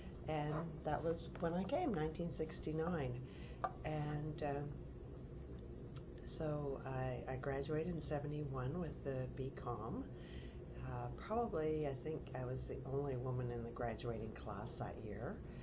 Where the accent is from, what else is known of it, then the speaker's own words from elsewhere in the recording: Ottawa, Ontario, Canada; born there; also born or lived in Nova Scotia / Cape Breton; and I was born in Ottawa, in Ontario.